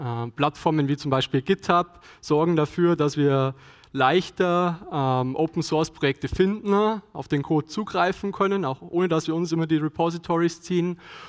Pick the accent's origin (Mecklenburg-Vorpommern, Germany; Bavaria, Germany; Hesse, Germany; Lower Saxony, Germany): Bavaria, Germany; Regensburg; Ich komme aus Regensburg, bin dort Doktorand in der theoretischen Teilchenphysik